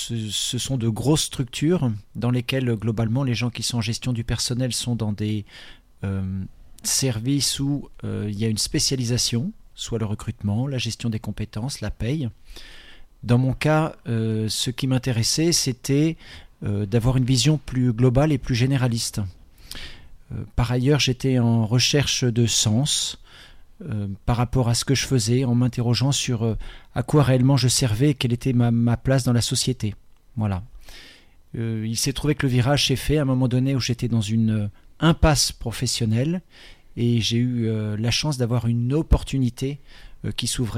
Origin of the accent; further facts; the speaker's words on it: Paris, Île-de-France, France; j'ai grandi à Paris, en ce qu'on pourrait qualifier dans une zone totalement hors sol. J'ai 4 enfants, je suis marié, je suis installé en polyculture élevage dans une commune qui s'appelle Brun-sur-Lothion